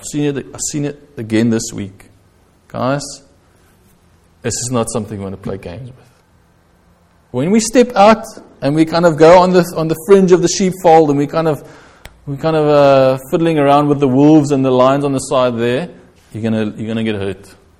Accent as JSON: {"language": "English", "country": "South Africa", "moved": "yes", "lives_now": "United Kingdom", "said": "I came over from South Africa and I was working in London."}